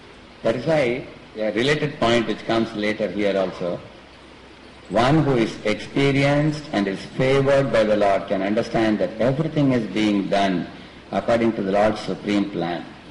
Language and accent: English; South India, India; You see, like I hail from South India. In South India, when we are smart Brahmanas